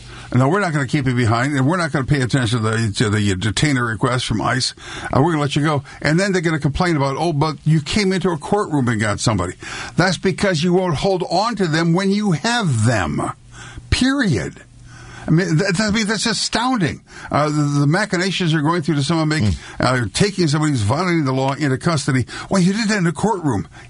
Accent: Midwest, United States; Listen, growing up in the Midwest, I just have one observation, having gone to high school dates with a lot of Midwest girls.

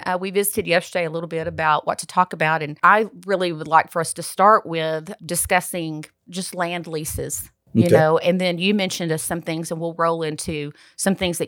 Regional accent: Brownfield, Texas, United States; I don't ever remember not, I guess, being growing up in Brownfield

